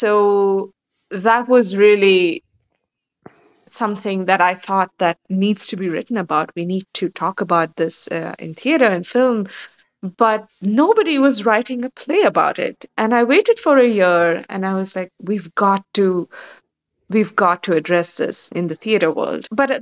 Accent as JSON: {"language": "English", "country": "India", "moved": "yes", "lives_now": "United States", "said": "So it is a specific story of my personal transition from India to America as an Indian South Asian immigrant."}